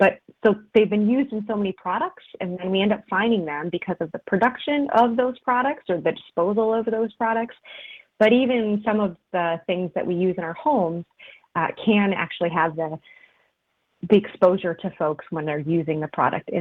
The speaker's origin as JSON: {"language": "English", "region": "Michigan", "country": "United States", "said": "forgive me, I'm from Michigan."}